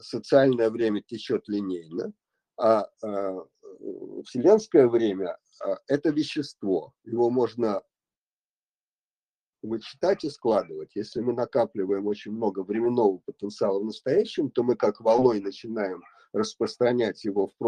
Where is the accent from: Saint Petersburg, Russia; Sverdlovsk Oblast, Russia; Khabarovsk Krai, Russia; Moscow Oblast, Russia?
Saint Petersburg, Russia; Leningrad; я родом с Ленинграда